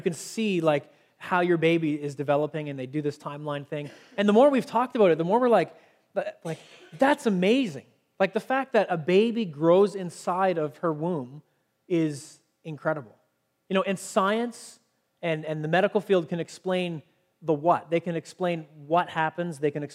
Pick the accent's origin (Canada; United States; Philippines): Canada; if it's in the fact that I'm a Canadian